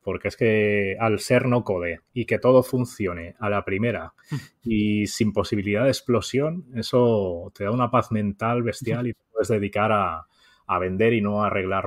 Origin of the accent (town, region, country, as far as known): Barcelona, Catalonia, Spain